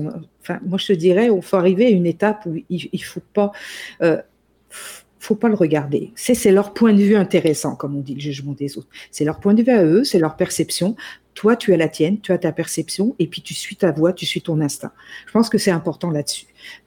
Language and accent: French; France; On est des Français, donc on ramasse, on rote pas.